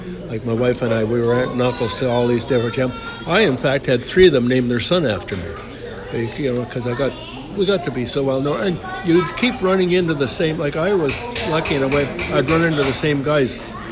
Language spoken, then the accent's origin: English; Pickering, Ontario, Canada; I'm from Ontario originally. I come from the Pickering area.